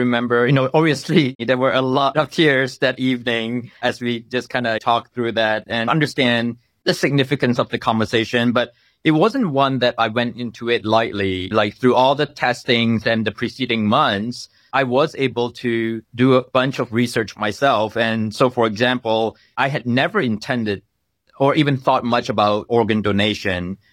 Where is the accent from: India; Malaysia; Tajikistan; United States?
Malaysia; I don't take it for granted how on earth that I grew up in Malaysia